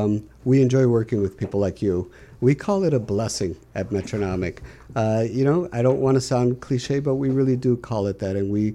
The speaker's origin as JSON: {"language": "English", "region": "New York", "country": "United States", "tie": "born there", "said": "My background is Dominican. I was born in New York. My family is from Dominican Republic."}